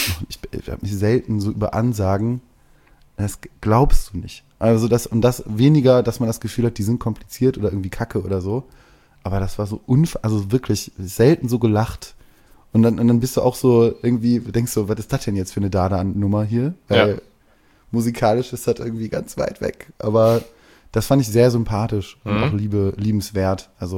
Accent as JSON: {"language": "German", "region": "North Rhine-Westphalia", "country": "Germany", "said": "ich komme aus dem Pott"}